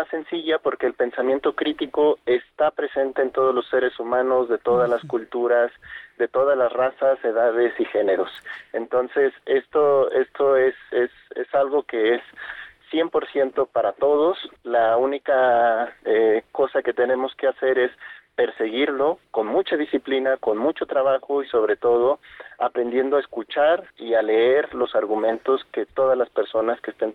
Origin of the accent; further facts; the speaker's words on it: Morelia, Michoacán, Mexico; yo soy de Morelia, una ciudad muy bonita. Yo estudié aquí mi educación básica en escuelas públicas.